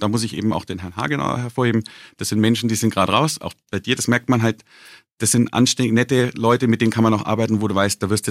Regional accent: Bavaria, Germany; gerade als Bayer und als Bierliebhaber

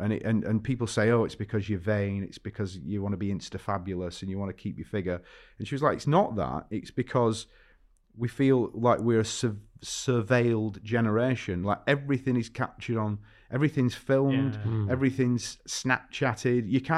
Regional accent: Ireland; I'm basically an Irish Catholic, so it's in the blood.

